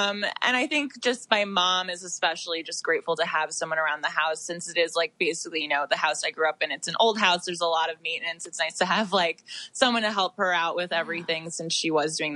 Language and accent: English; New York, United States; so I'm from New York, so my family were based in New York my whole life.